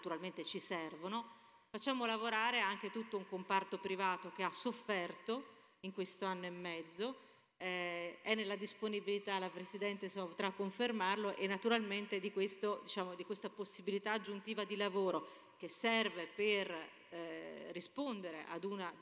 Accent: Verona, Veneto, Italy; sono di Verona

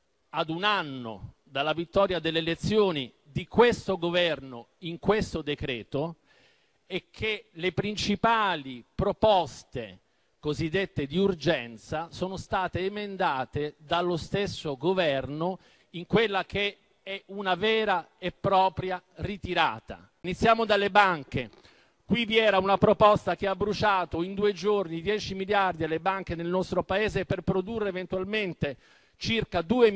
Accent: Sicily, Italy; mi prendete in giro, io sono siciliano

